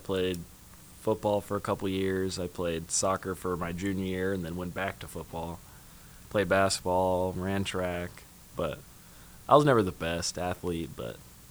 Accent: Kansas City, United States; Yeah, I'm from Kansas City, but I got a little bit closer.

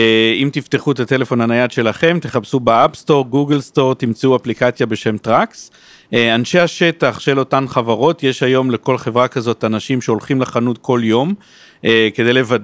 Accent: Tel Aviv, Tel Aviv District, Israel; born there; אני יזם של הייטק, נולדתי פה בתל אביב, וכבר 25 שנה עוסק במקצוע הזה.

